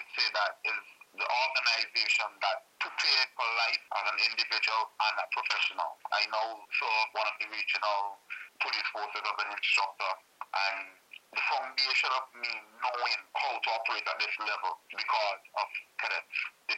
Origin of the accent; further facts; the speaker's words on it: St. Vincent & Grenadines; I must say kudos to all Vincentians, my home country